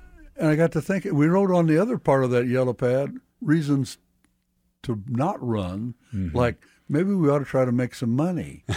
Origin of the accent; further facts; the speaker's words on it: Mission, Kansas, United States; I was born in Kansas City, Kansas, mm-hmm. but my parents moved me as an infant to Mission, Kansas.